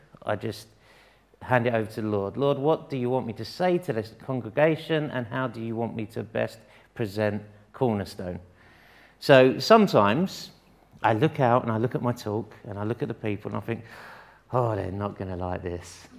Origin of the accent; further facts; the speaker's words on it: Sidcup, London, United Kingdom; Who am I? I was born in Sidcup. Durham Road is where I grew up.